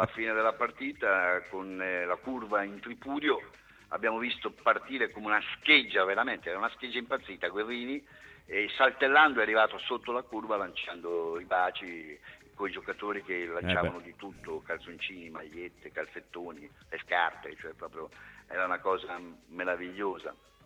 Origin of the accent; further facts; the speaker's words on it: Ancona, Marche, Italy; io sono anconetano